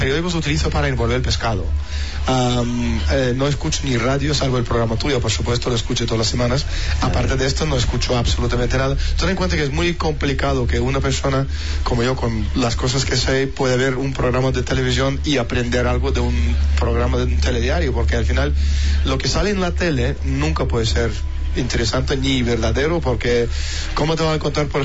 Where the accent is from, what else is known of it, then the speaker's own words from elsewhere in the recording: Russia; accent: Russian; en las películas los rusos hablan alemán, con un acento alemán, y nosotros hablamos con un acento ruso.